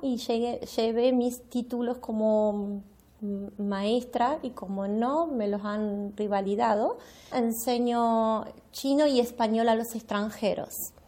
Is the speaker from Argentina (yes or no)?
no; Uruguay; also born or lived in Taiwan; soy uruguaya, viví 25 años en Taiwán y ahora estoy aquí hace 3 años en Uruguay.